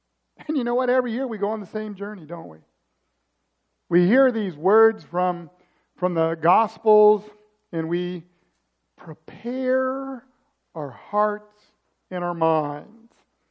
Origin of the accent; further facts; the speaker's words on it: Missouri, United States; also born or lived in Atlanta; Now, in those years when we lived in Atlanta, because where I grew up is in Missouri, it was an even longer day.